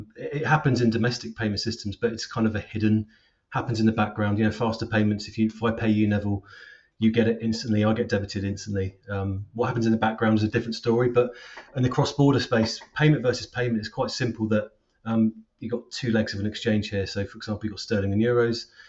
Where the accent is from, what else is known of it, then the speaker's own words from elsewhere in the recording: Bournemouth, South West England, United Kingdom; Going back in time, I grew up in Bournemouth, but supported Aston Villa.